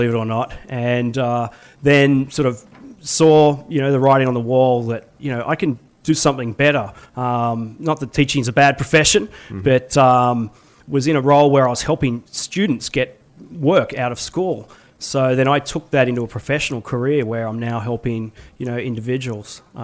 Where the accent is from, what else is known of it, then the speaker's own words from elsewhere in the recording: Sydney, New South Wales, Australia; moved away as an adult; now in United States; I tell people I'm from the deep south, and then they sort of look at me strangely, but I'm actually from Sydney, Australia.